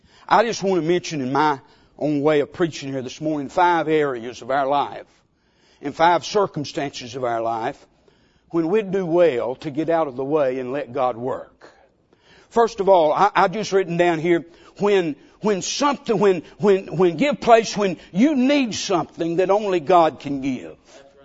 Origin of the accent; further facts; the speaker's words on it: North Carolina, United States; accent: southern twang; Now, the pastor introduced me and said I was from North Carolina, so my paraphrasing has a hillbilly twist with a southern twang.